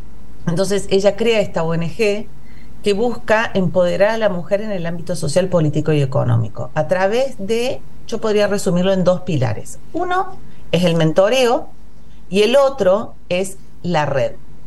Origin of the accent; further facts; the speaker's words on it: Córdoba, Argentina; accent: Córdoba; mi tonada no me iba a delatar nunca, que soy cordobesa